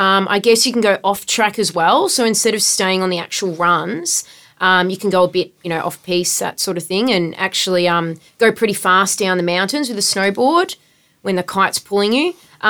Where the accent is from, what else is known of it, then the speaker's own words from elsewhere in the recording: Melbourne, Victoria, Australia; I grew up in Melbourne. I never, I was never close to the ocean.